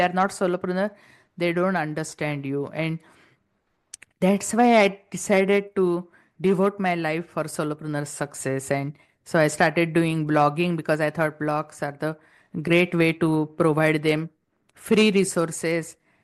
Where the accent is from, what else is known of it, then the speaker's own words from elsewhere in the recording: India; accent: Indian; English is a second language; English is my third language. I still have heavy accent. And my husband studied in convent, so he has UK accent. My kids are born here. They have American accent, and I'm the only one stuck with Indian accent.